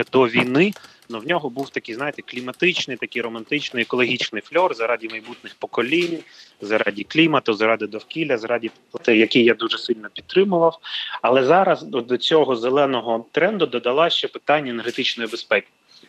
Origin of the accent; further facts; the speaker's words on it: Donetsk, Donetsk Oblast, Ukraine; also born or lived in Mariupol; я народився в Маріуполі, все життя своє прожив в Донецьку, під Слов'янськом, під Красним Ліманом в нас була така дача на Глибих Озерах